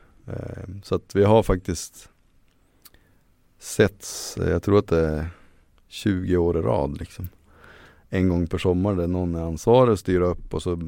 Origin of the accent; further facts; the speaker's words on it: Skellefteå, Västerbotten County, Sweden; Jag sa det med hemma i Skellefteå